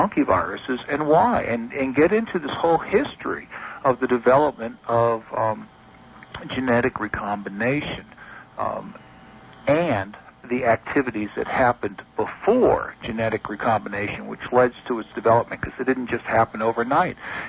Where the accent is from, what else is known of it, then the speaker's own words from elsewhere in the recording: New Orleans, Louisiana, United States; My story kind of traces back to the fact that I'm from New Orleans, and during that entire time I grew up, I kept hearing very strange rumors